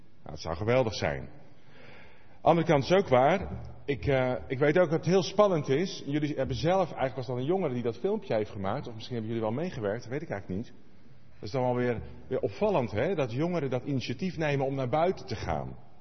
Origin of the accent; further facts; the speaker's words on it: Randstad, Netherlands; Ik kom oorspronkelijk uit de Randstad.